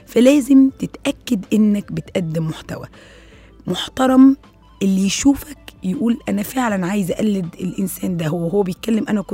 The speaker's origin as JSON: {"language": "Arabic", "country": "Egypt", "said": "وناس كتيرة جدا على فكرة عندنا في مصر اتشهرت"}